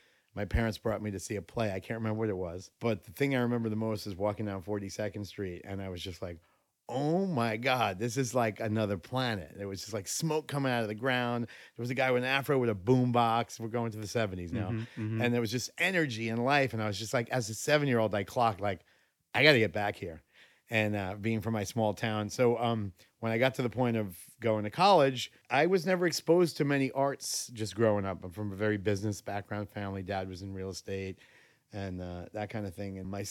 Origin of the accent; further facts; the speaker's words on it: Shirley, New York, United States; Okay, so I'm from Long Island, New York. I'm from a very small little blue-collar town named Shirley, Long Island.